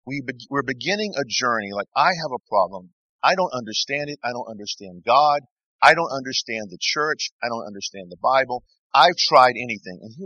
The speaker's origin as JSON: {"language": "English", "region": "the South", "country": "United States", "said": "And I'm from the South where it's really, you know, it's a pretty big problem and humorous."}